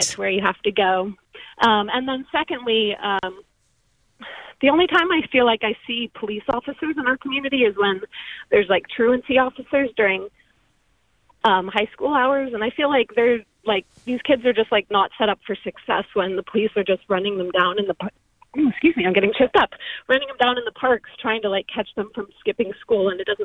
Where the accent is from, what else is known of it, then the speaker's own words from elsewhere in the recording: Atlantic Beach, Florida, United States; I grew up in Atlantic Beach and had the freedom to ride my bike to school.